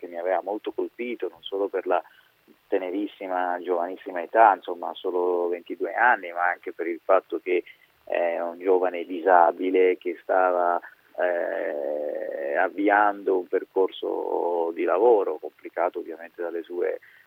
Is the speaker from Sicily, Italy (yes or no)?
yes; Sicily, Italy; Ma direi non solo da siciliano che fa parte di una generazione che è stata fortissimamente segnata da quelle stragi